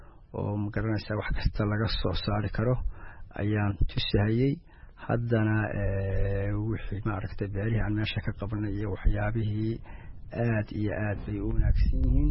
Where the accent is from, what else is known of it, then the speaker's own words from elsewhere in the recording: Golol, Mudug, Somalia; born there; moved away; anigu horta Mudug baan ku dhashay qaasatan waxaan ku dhashay meel la yiraahdo Golol afar waa qotulada la yiraahdo ayaan ku dhashay waxa weeye marka dhulkaas waa dhul biyo badan